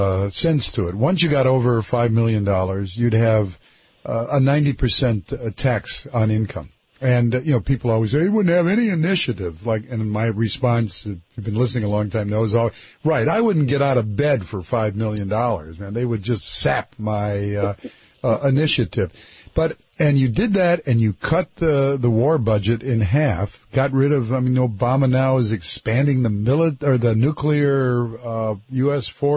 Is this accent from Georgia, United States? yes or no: no; Detroit, Michigan, United States; also born or lived in Highland Park; I was born, I always say, you know, people say you're born and raised in Detroit. So I was born and raised hell in Detroit.